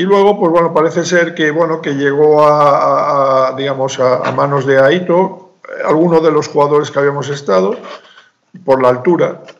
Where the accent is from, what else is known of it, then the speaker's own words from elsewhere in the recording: Carmona, Andalusia, Spain; Yo estaba en Sevilla, bueno, en Carmona concretamente, soy de Carmona, un pueblo que está cerca de Sevilla.